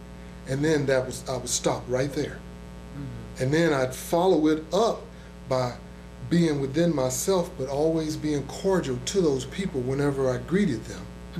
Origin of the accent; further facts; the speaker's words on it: the South, United States; when we moved from the South, the Deep South, we lived in a town of 700, we had never seen violence.